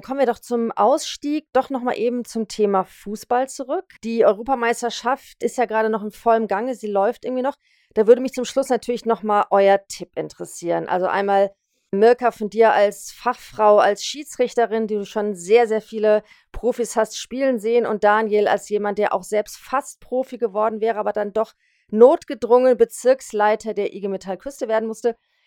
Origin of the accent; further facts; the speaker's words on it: Hamburg, Germany; Ich komme aus Hamburg